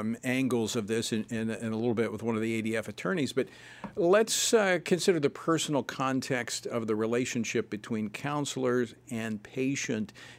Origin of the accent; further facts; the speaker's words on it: Oklahoma, United States; I grew up in Oklahoma, worked in the oil field in high school.